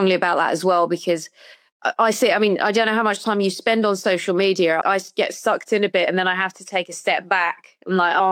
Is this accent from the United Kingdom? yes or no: yes; United Kingdom; And especially for me, I'm British.